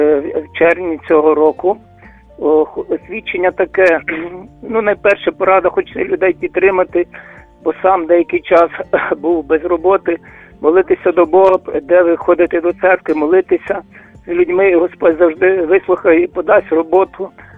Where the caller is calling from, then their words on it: Lviv, Lviv Oblast, Ukraine; Я зі Львова телефоную.